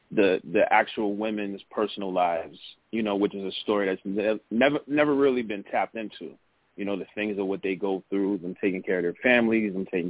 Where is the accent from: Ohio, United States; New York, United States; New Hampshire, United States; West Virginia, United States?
New York, United States; Queens; I've covered the … case. I'm from Queens.